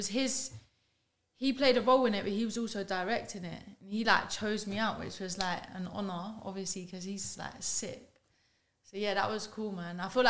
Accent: Kennington, London, United Kingdom; So I was born in Kennington, but then I moved to Waterloo, which is, like, quite central, so you just see everything.

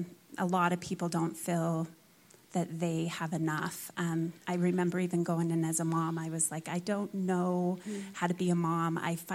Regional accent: Utah, United States; So I was raised mostly in Utah.

